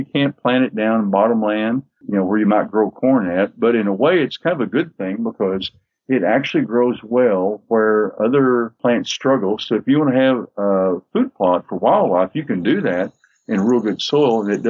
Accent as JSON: {"language": "English", "region": "Missouri", "country": "United States", "tie": "born or raised there", "said": "I grew up in the Boot Hill."}